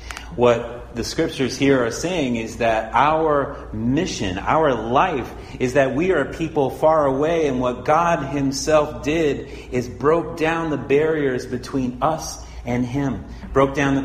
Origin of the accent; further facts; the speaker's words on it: St. Louis, Missouri, United States; So I went up and I told the story about growing up in St. Louis and what growing up in St. Louis was like